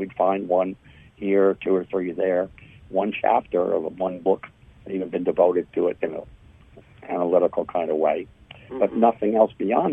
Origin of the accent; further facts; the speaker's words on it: New York, United States; I used to be a stockbroker and a securities analyst on Wall Street in New York City. I'm from New York.